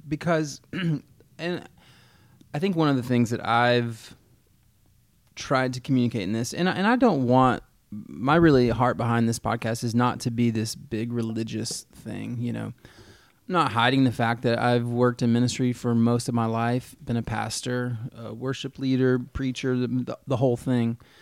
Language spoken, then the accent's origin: English; Charlotte, North Carolina, United States; now in Seattle, United States; So as we mentioned, we're originally from Charlotte, living here in Seattle now for the past 5 years.